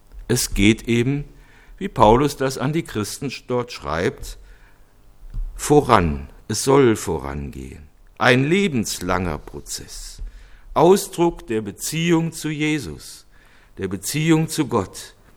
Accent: Cologne, North Rhine-Westphalia, Germany; Ich erinnere mich, in meiner Jugend ging ich in Köln manchmal in eine Gemeinde

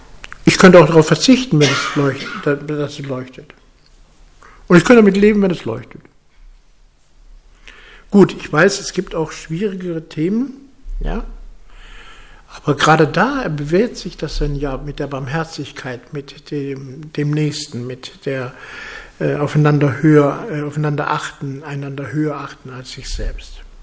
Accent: Wölmersen, Rhineland-Palatinate, Germany; In meiner Heimatgemeinde in Wölmersen, da hatten wir mal ein Kreuz

